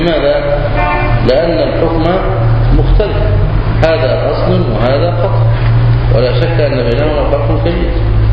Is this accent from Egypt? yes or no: yes; Egypt; المشتهر عندنا في مصر